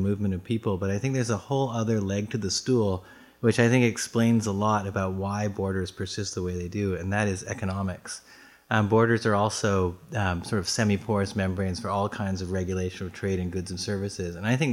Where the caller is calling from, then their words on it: San Francisco, California, United States; from San Francisco.